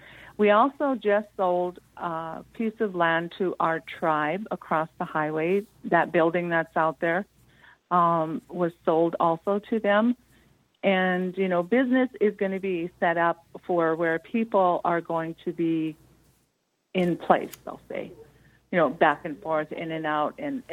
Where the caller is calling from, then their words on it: Belcourt, North Dakota, United States; Well, I'm calling from the Turtle Mountains in Belcourt, North Dakota.